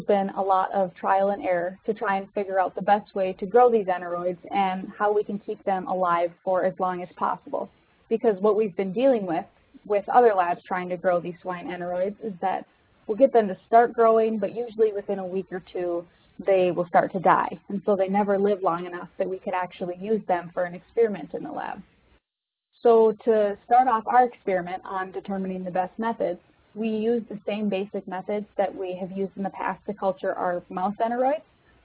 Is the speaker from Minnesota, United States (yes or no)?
yes; Minnesota, United States; I'm currently pursuing my PhD in swine nutrition. I'm originally from Minnesota, so I was born and raised right outside the city.